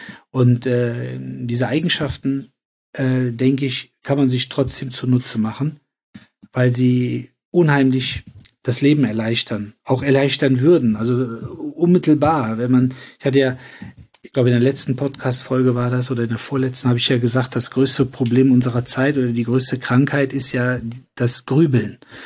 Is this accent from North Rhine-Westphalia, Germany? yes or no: yes; Cologne, North Rhine-Westphalia, Germany; Damals in Köln-Nippes vor allen Dingen, also wo ich groß geworden bin.